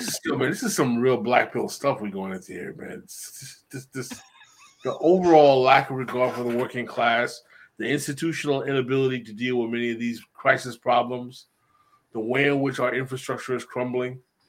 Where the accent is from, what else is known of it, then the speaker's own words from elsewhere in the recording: California, United States; I'm from California. That's what it is.